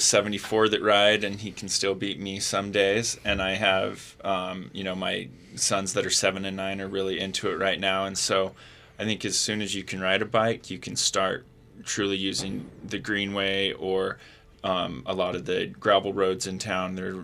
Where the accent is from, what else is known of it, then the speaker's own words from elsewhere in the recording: Pocatello, Idaho, United States; Yeah, born and raised in Pocatello